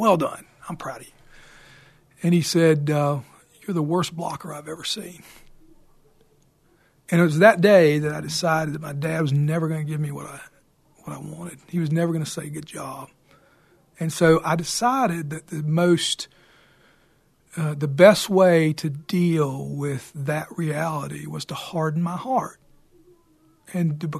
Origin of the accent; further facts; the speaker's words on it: Bayou La Batre, Alabama, United States; I grew up in Bayou La Batre, Alabama, which is on the southwest coast of Alabama